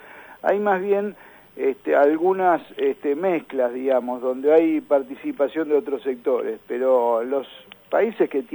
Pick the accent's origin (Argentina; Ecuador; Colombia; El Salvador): Argentina